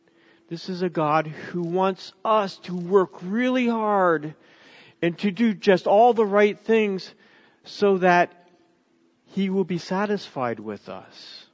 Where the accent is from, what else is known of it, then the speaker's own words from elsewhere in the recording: United States; And to me, the word hope, as I look at it as an American